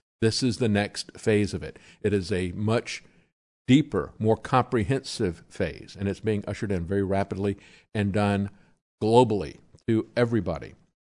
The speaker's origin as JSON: {"language": "English", "town": "Tampa", "region": "Florida", "country": "United States", "tie": "born or raised there", "said": "I grew up in Tampa, Florida"}